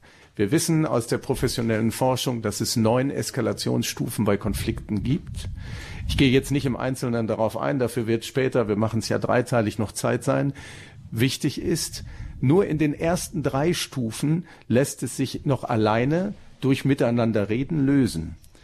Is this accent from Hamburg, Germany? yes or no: no; North Rhine-Westphalia, Germany; wie man das bei uns im Ruhrgebiet so sagt, einen rausgehauen.